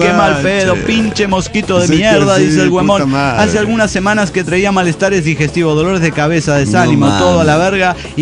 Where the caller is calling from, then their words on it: Renton, Washington, United States; de Renton, Washington.